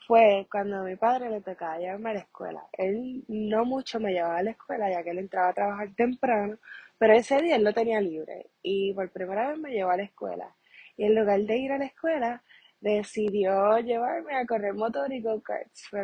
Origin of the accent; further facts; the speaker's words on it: Mayagüez, Puerto Rico; born there; está localizado en el mismo pueblo de Mayagüez.